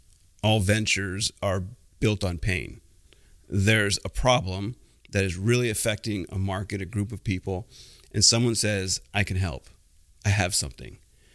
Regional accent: San Jose, California, United States; So I'm a second generation entrepreneur. I grew up in San Jose.

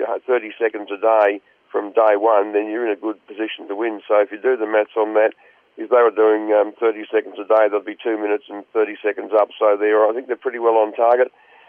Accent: Tasmania, Australia; I drove through from Queenstown to Hobart last night, Lee, and as you know, I grew up on the West Coast.

